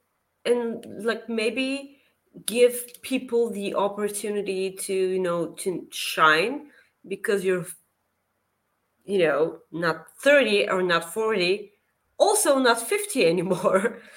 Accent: Bulgaria; I'm from Bulgaria.

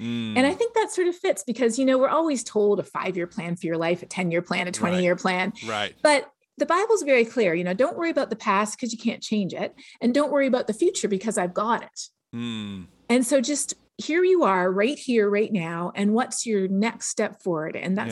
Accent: Canada; And growing up in Canada, everybody knows climate change is real

